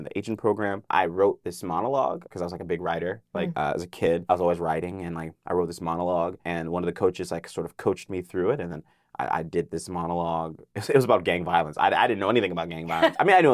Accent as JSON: {"language": "English", "town": "Carson", "region": "California", "country": "United States", "tie": "born or raised there", "said": "Carson. I grew up out here. I grew up in Carson. So I've lived in Carson for most of my life, like until like a few years ago."}